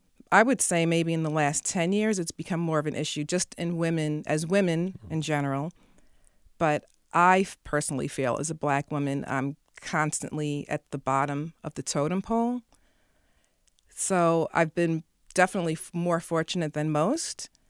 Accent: Staten Island, New York, United States; I was born black, and I grew up on Staten Island, survived a lot of racial, was in the middle of a lot of racial tension.

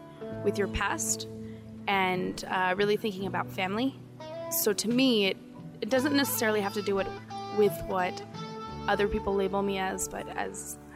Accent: Albuquerque, New Mexico, United States; I'm from the North Valley of Albuquerque.

